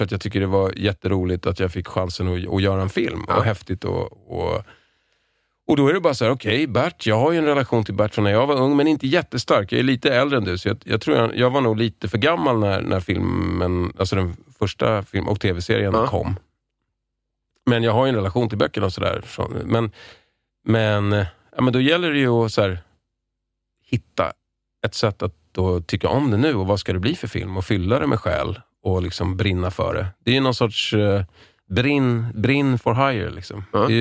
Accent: Lidingö, Stockholm County, Sweden; Jag är uppvuxen på Lidingö, så jag hade väl lite det sättet och kanske det tonläget i rösten

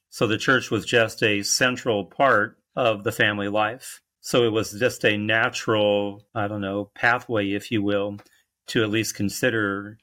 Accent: Indianapolis, Indiana, United States; I grew up in Indianapolis, Indiana. I've been a priest for the past 32 years.

